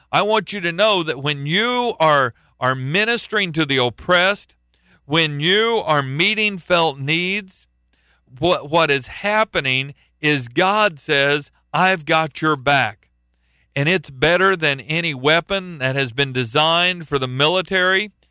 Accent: United States; because I am an American, I have a sin problem

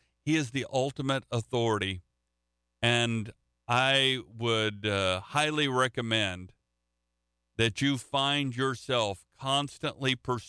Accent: Central United States, United States; I'm not from the Northeast. I'm from the central part of the United States.

